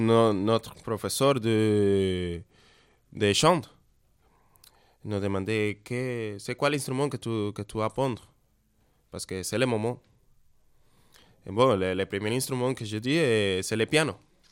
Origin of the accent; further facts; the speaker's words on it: Venezuela; French is a second language; je viens de Venezuela. J'ai retourné de Venezuela 12 mois.